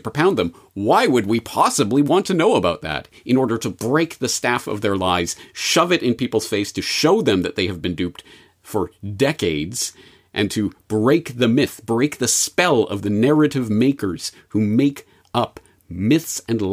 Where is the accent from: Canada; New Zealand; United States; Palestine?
Canada; For me, speaking as a Canadian who, as I say, very much grew up on the story